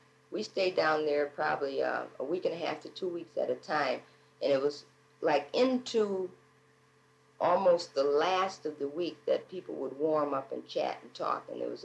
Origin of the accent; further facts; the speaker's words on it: Connecticut, United States; being born and raised in Connecticut, I was aware of Jim Crow activities, but I had never experienced any.